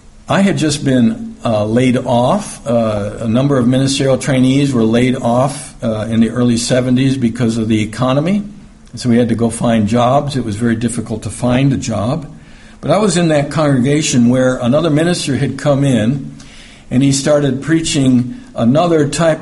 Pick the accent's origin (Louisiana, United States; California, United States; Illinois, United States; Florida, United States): Illinois, United States; Chicago; a lot of these people I had known growing up in Chicago because they would come up to Chicago and be there for the holy days.